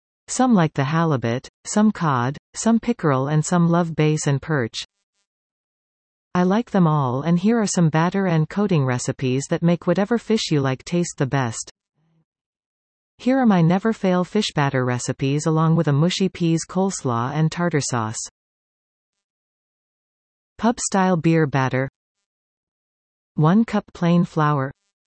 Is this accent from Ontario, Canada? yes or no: yes; Hespeler, Ontario, Canada; Growing up in Hespler, on Forbes Street, in the 50s, my brother Ralph and I had to run a lot of errands on foot.